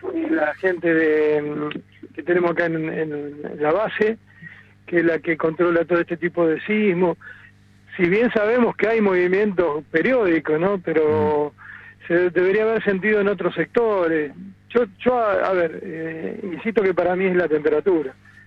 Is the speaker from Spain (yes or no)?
no; Santa Fe, Argentina; now in Río Grande, Argentina; Yo también soy de Santa Fe.